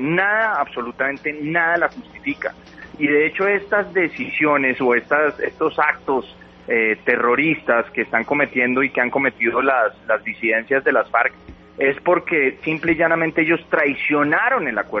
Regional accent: Colombia; todos como colombianos

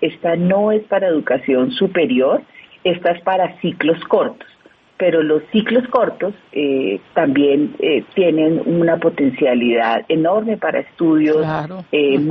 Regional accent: Bogotá, Colombia; como bogotanos, a veces los bogotanos nos damos muy duro

